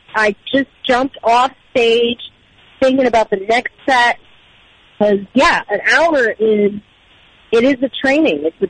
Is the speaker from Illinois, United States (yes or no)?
yes; Chicago, Illinois, United States; Yes, and it's in my hometown because I'm from Chicago, so I'll be returning home.